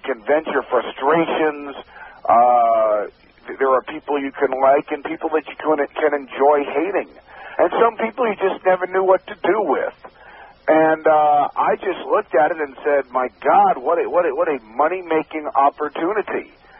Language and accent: English; Scarsdale, New York, United States; And I grew up in Scarsdale, New York, which is a suburb about 45 minutes from Midtown Manhattan, in Westchester County, New York.